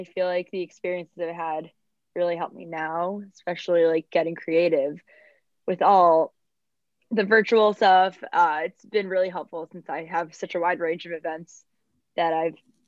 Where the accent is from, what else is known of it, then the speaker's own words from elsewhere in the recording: New Jersey, United States; now in Michigan, United States; I'm from out of state. I'm from New Jersey, and I didn't know anyone when I came to Michigan State.